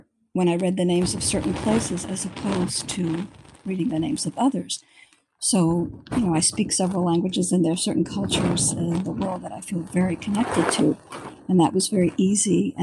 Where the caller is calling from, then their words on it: San Diego, California, United States; I'm calling from San Diego.